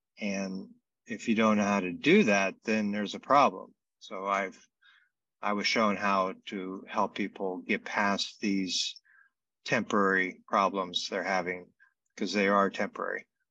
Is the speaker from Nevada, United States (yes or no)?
yes; Las Vegas, Nevada, United States; So I'm from Las Vegas.